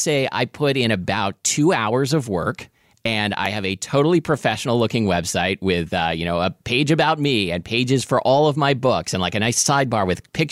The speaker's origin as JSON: {"language": "English", "town": "Portland", "region": "Oregon", "country": "United States", "tie": "born or raised there", "said": "absolutely grew up with dim sum in Portland, Oregon."}